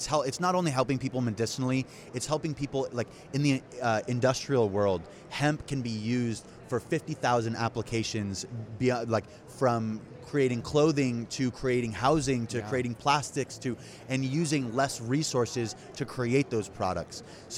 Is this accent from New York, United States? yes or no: yes; New York, United States; born there; my dad was born in Jordan, my mom was born in New York, I was born in New York, so it was very, like, we had just come over